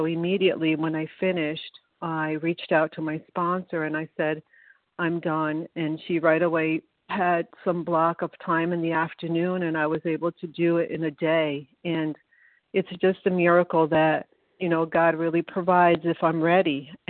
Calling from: New York, United States; from New York.

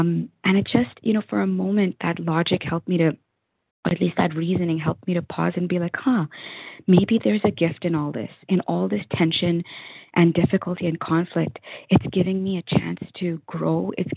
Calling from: Toronto, Ontario, Canada; recovered compulsive overeater from Toronto, Canada.

